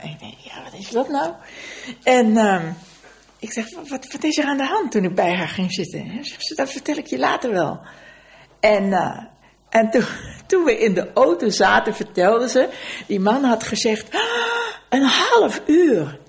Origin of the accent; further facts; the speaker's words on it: East Netherlands, Netherlands; Ik kwam niet uit Rotterdam. Maar ik kwam uit het oosten van het land. Maar ik sprak geen dialect of zo.